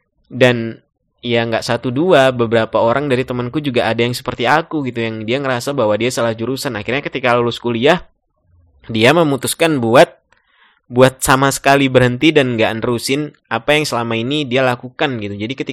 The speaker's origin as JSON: {"language": "Indonesian", "region": "North Sumatra", "country": "Indonesia", "lives_now": "Malang, Indonesia", "said": "Kalau di sana pakai bahasa Aceh, dan aku kan asalnya dari Sumatera Utara, jadi pakainya bahasa Batak gitu kan."}